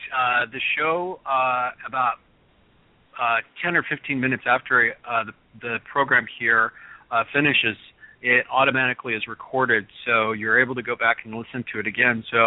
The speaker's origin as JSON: {"language": "English", "region": "Washington", "country": "United States", "tie": "born or raised there", "said": "Growing up in Central Washington, it's very dry. It's a desert out there, even though it's farming communities"}